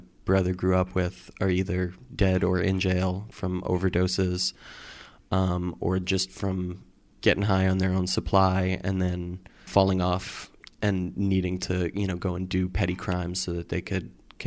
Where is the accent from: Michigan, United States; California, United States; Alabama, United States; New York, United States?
New York, United States; Brooklyn; I grew up in Park Slope in Brooklyn in the 80s when it was being actively gentrified and crack was being heavily introduced to New York neighborhoods. My parents grew up there and their parents grew up there.